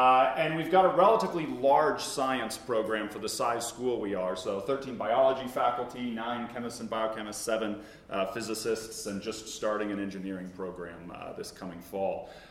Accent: Eugene, Oregon, United States; now in Twin Cities, United States; You can see they're both supporting my hometown, not theirs. Eugene, Oregon, is where I grew up.

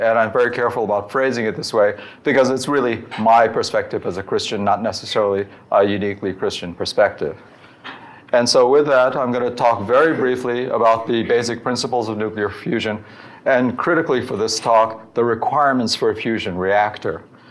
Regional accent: New Jersey, United States; And I'm from New Jersey, as my colleague is

